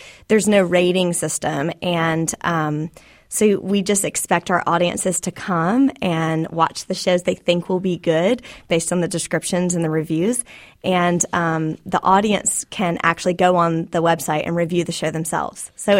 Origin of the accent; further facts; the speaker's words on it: Fresno, California, United States; And I'm not saying this because I'm from Fresno, but Rogue is really our favorite of any festival that we